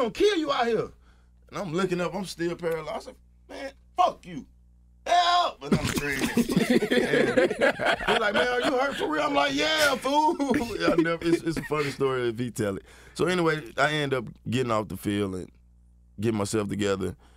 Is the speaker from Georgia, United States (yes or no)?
yes; Atlanta, Georgia, United States; But as far as seeing different things, shit, I'm from Atlanta, Georgia, man.